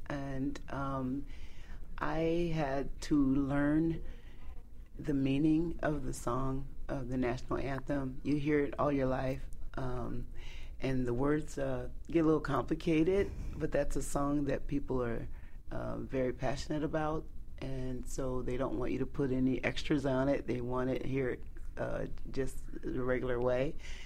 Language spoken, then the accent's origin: English; Canton, Ohio, United States; Okay, well, I'm from Canton, Ohio, and that's where I grew up